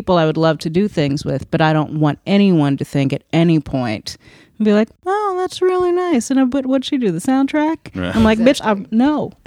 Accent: New York, United States; Sometimes I think you forget that I am from New York.

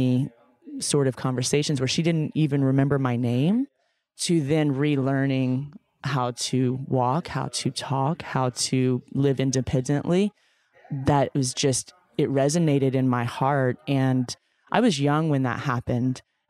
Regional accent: Texas, United States; also born or lived in Chicago / California; And so after 5.5 years, and I was in Chicago, I'm from Texas originally, it's cold.

